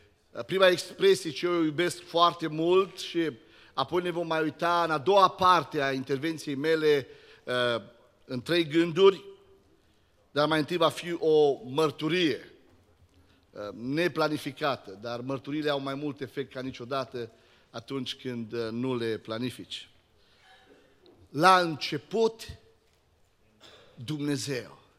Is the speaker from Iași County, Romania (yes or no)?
no; Gherla, Cluj County, Romania; Imaginați-vă voi un copil de la Gherla. Nu din închisoare, dar eram de la Gherla totuși.